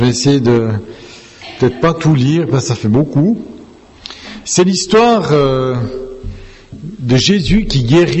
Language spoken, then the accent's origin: French; Siberia, Russia; Moi, je viens de la Sibérie. Et chez moi, il y avait 20 cm de neige.